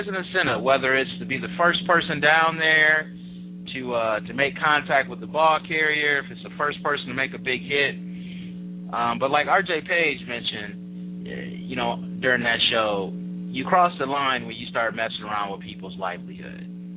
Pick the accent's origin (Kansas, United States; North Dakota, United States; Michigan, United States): Michigan, United States; You know, everybody knows I'm a Yankee fan, but I grew up in Michigan.